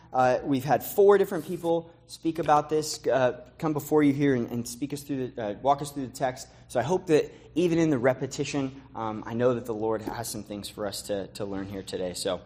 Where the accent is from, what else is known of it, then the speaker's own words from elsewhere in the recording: California, United States; Maybe it's because I'm from California, but I think of the Wild West.